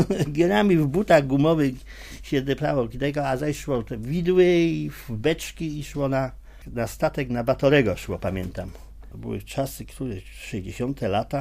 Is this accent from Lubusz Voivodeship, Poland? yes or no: no; Poznań, Greater Poland Voivodeship, Poland; Urodziłem się tu w Starłęce, w Minikowie, można powiedzieć. I od dzieciaka jestem tu w Poznaniu urodzony, wyuczony w różnych zawodach.